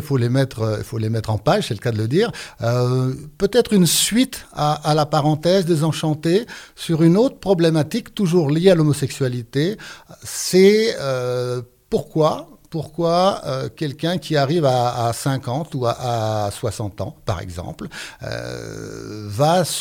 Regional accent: Bourgogne-Franche-Comté, France; born there; ma grand-mère principalement, qui tenait un café-restaurant dans ma région natale, qui est le Morvan.

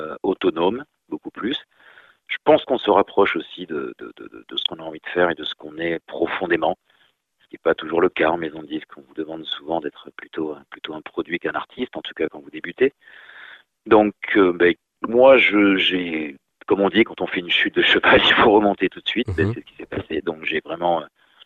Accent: Paris, Île-de-France, France; born there; now in Béziers, France; je vis à Béziers aujourd'hui, mais je suis parisien de naissance.

